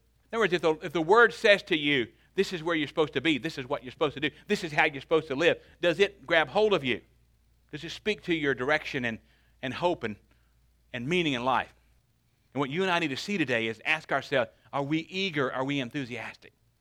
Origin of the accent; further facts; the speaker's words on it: Paris, Arkansas, United States; born there; I was born in Paris, Arkansas. It's a hole-in-the-wall place out in the country